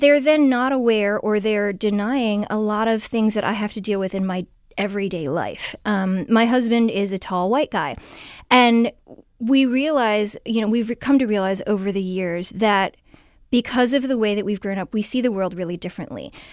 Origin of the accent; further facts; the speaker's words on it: Shaker Heights, Ohio, United States; I remember in the 90s when I was growing up in Shaker Heights